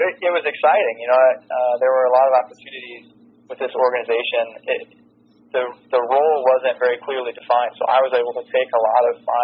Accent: Memphis, Tennessee, United States; So I was born and raised in Memphis. I grew up in Memphis, Tennessee

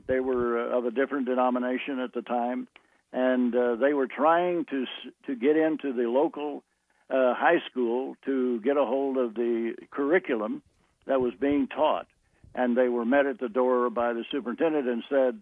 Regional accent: Oklahoma, United States; born there; I was born in Oklahoma in 1939. My father was a preacher farmer, and my mother was a daughter of a Dutch farmer in Arkansas.

